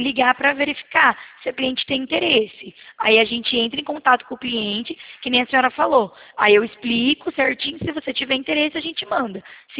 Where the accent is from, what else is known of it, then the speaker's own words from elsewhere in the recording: Limeira, São Paulo, Brazil; Não, eu sou de Limeira, mas a gente está fazendo uma campanha aí em Rio Claro.